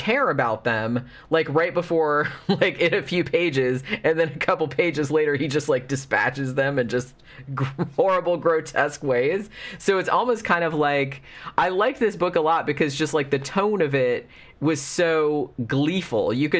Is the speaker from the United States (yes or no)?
yes; the South, United States; because I grew up in the South too, and this is very true to life.